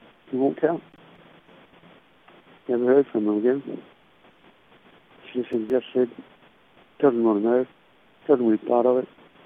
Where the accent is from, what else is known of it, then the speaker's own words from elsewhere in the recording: Australia; Sorry I'm telling you Chelsea-based story, but I'm an Australian man.